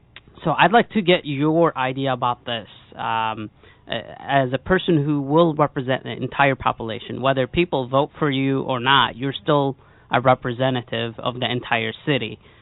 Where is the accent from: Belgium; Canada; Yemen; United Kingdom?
Yemen; English is a second language; you're like probably driving in my home country in Yemen is probably better.